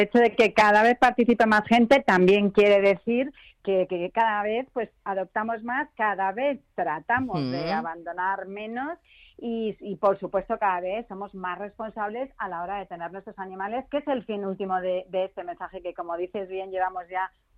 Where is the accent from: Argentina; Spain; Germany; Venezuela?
Spain; soy muy monárquica, soy muy española